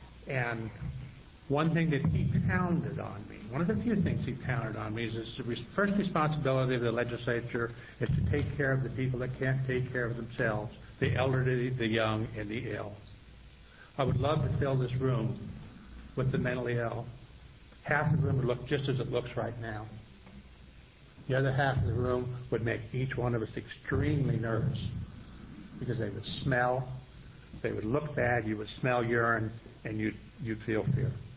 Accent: Eugene, Oregon, United States; I'm from Eugene.

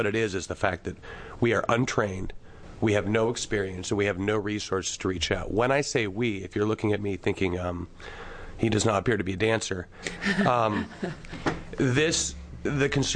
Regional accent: Salem, Oregon, United States; I am originally from Salem. I went to Portland State to earn a master's degree

